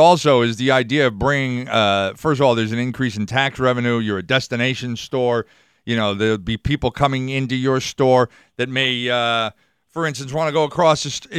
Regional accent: Enfield, Connecticut, United States; and I grew up in Enfield, and Bookends has been there since I was a kid.

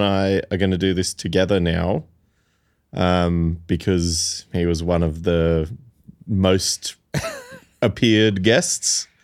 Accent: Taiwan; accent: American; also born or lived in Australia / Fiji / Shanghai, China; I was born in Australia, and then I grew up in Taiwan, Fiji, and Shanghai predominantly, with stints coming back to Australia. And, was like a classic diplomat kid, went to American schools, had a very thick American accent

